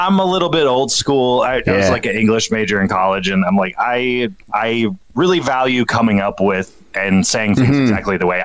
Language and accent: English; Sioux Falls, South Dakota, United States; Born and raised in Sioux Falls, South Dakota. I went to school, you know, here in town, went to a college in Yankton, South Dakota.